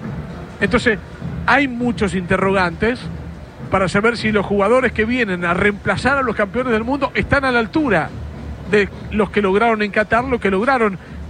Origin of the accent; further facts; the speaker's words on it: Argentina; porque así somos los argentinos.